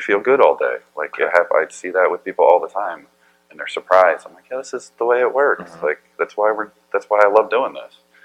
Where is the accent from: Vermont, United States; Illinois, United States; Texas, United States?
Vermont, United States; But I grew up in Vermont, and Oxycontin was really big there.